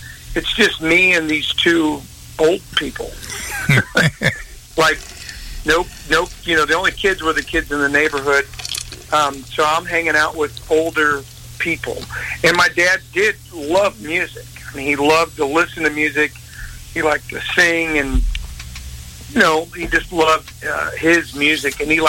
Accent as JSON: {"language": "English", "town": "St. Louis", "region": "Missouri", "country": "United States", "tie": "born or raised there", "said": "I grew up in South St. Louis in the city, and lived in the city neighborhood, you know, lived in that city for over 30 years."}